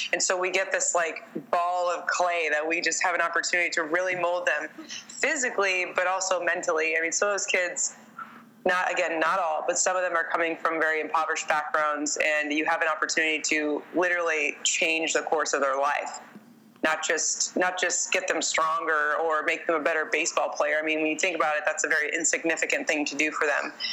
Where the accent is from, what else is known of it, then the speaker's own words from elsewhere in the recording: Omaha, Nebraska, United States; I grew up in Omaha and it's not super diverse, and it's just, you know, it's just any Midwest city.